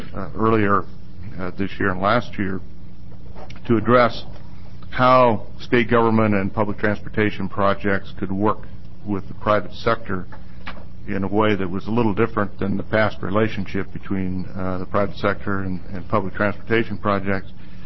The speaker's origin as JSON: {"language": "English", "town": "Pendleton", "region": "Oregon", "country": "United States", "tie": "born or raised there", "said": "In terms of my background, Jim left out the most important part. I was raised in Pendleton, Oregon, and played in the state basketball tournament when I was still at MacArthur Court, so that's a long time ago."}